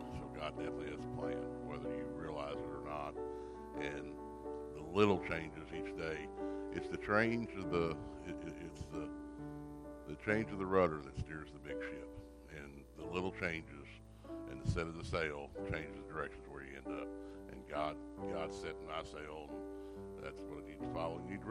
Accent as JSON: {"language": "English", "town": "Louisville", "region": "Kentucky", "country": "United States", "tie": "born or raised there", "moved": "as an adult", "said": "I was born and raised in Louisville, went to high school and college in Louisville"}